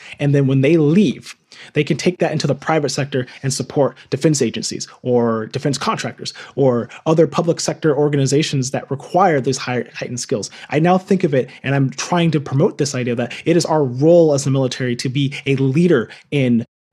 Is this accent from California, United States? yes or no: no; Detroit, Michigan, United States; born there; I was born in Detroit, Michigan, and I've talked on some other previous podcasts about my life growing up